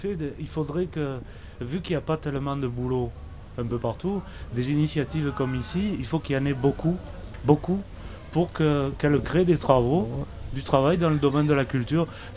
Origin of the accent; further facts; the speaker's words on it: Miramas, Provence-Alpes-Côte d'Azur, France; je suis de Miramas, de Chambon.